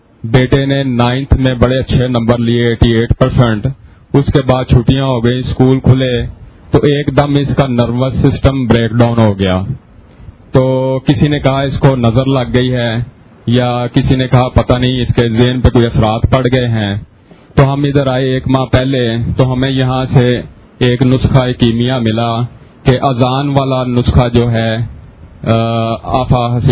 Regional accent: Gujranwala, Punjab, Pakistan; اور میں گجرانوالہ سے تعلق رکھتا ہوں۔

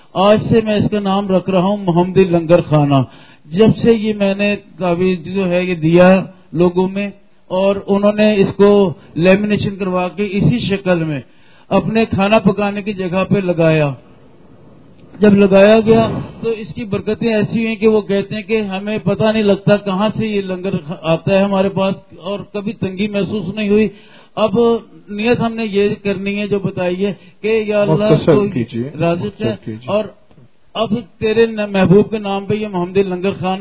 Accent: Lahore, Punjab, Pakistan; جی السلام علیکم, میرا تعلق لاہور سے

